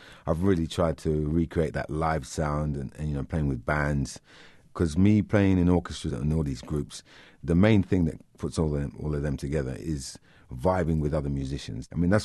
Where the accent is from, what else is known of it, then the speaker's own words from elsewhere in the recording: Canterbury, South East England, United Kingdom; Growing up in Canterbury, Canterbury's in the south part of England. There's not a lot of black people there. I went to a secondary school of 1,200 kids. There was only six of us that were black.